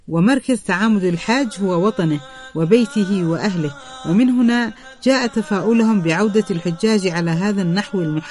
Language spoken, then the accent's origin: Arabic; Yemen; في طفولتي في تهامة.